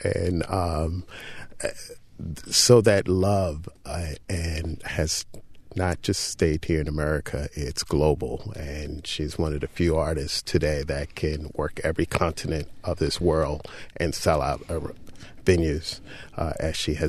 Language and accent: English; New York City, New York, United States; I grew up in the projects in Harlem.